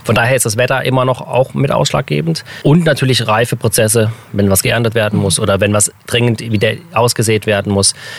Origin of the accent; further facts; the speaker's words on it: Freiburg, Baden-Württemberg, Germany; also wir kommen aus Freiburg hier an Kaiserstuhl.